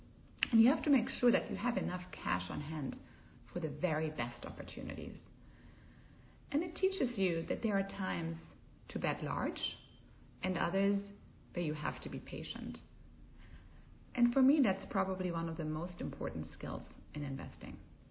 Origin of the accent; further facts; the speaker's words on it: Germany; I grew up in Germany, and every year there would be a board game that critics would vote as the game of the year.